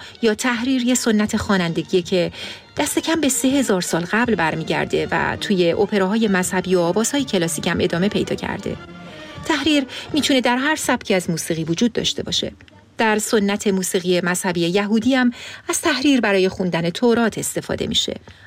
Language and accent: Persian; Iran; ما فارسی زبونای مسلمون که توی ایران بزرگ شدیم